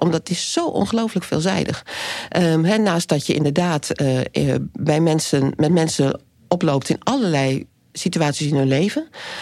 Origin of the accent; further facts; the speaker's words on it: Groningen, Netherlands; also born or lived in Breda; Ik ben opgegroeid in Oost-Groningen, dus geboren in Breda.